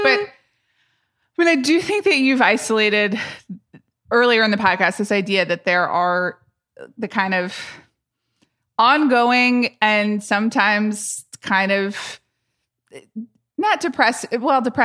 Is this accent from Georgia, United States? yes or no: yes; Atlanta, Georgia, United States; I grew up watching this stuff. I grew up in Atlanta. I was 12 years old when the Olympics were held in Atlanta.